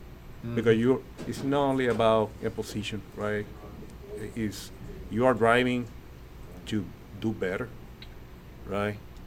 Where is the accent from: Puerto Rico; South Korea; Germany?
Puerto Rico; first language Spanish; English is a second language; Like me, I am from Puerto Rico. My main language is not English, it's Spanish.